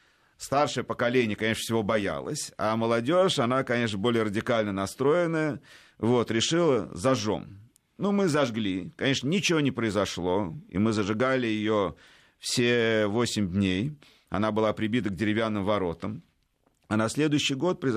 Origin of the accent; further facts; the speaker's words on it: Moscow, Russia; в старой синагоге Марьиной Рощи, откуда я родом, можно сказать, как в еврейском смысле